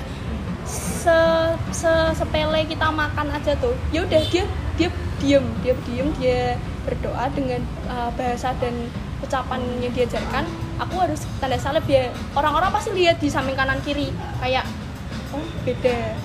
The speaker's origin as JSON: {"language": "Indonesian", "region": "Java", "country": "Indonesia", "said": "karena kan aku Jawa, dia kan Bali."}